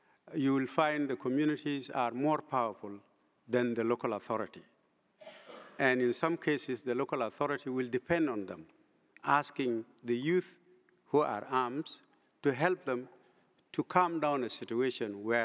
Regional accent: South Sudan; I come from South Sudan and I come from the grassroots

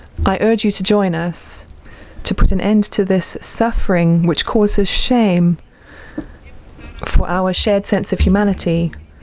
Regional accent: Guinea; now in Germany; I'm a refugee from Guinea. I was an unaccompanied girl in Germany, in Dortmund.

